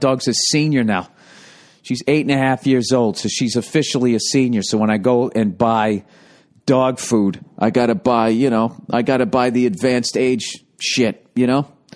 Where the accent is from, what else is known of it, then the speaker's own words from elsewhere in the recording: United States; I mean, it's a funny thing to bring up as an American when I go up there.